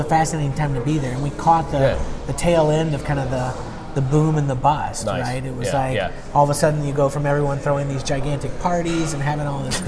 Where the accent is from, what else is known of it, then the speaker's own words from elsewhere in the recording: Texas, United States; also born or lived in Tennessee; now in Oregon, United States; So I'm from Tennessee originally, grew up in Texas.